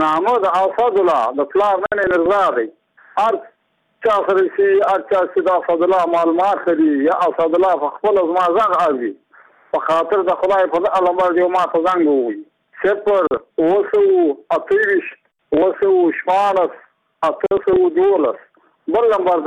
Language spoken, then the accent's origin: Pashto; Badghis, Afghanistan; زه په خپله د بادغیس ولایت یم د مقود ولسوالۍ یم